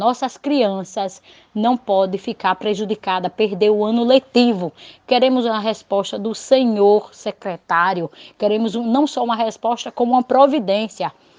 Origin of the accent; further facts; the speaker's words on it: Capela, Sergipe, Brazil; sou da cidade de Capela, né?